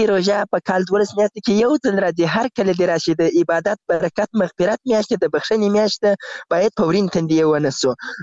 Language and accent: Pashto; Zabul, Afghanistan; now in Ghazni, Afghanistan; زه له زابل نه راغلی یم دلته غزنی کې په یو کار مصروف یم